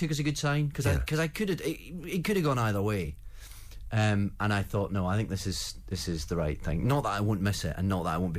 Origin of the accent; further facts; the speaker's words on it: Scotland, United Kingdom; accent: Scottish; There's a hint of Scotland.